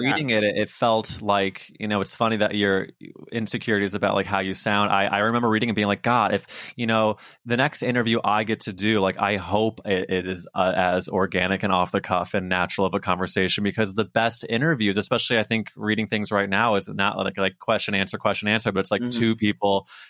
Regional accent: Missouri, United States; But I'm from Missouri, and it's like I'm healing through these children

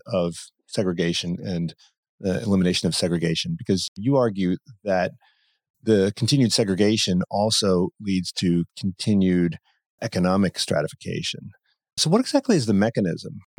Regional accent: Philadelphia, Pennsylvania, United States; I'm from Philadelphia and the Italian market is, there's no Italian, it's not Italian anymore, right?

